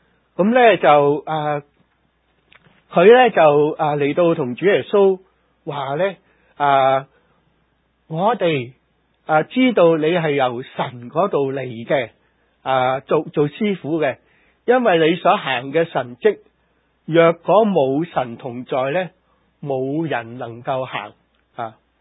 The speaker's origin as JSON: {"language": "Cantonese", "country": "China", "said": "即係嗰啲所谓我哋中国人所谓发疯嘅大麻风嘅人呢"}